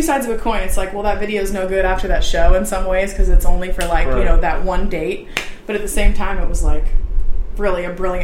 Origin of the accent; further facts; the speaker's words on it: Edwardsville, Illinois, United States; Well, I'm from Edwardsville. You know, basically, it's Edwardsville is the town I'm from.